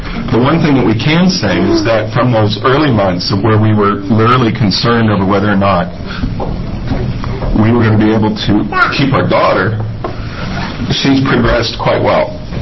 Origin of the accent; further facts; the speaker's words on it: Beaverton, Oregon, United States; I'm from Beaverton, Oregon.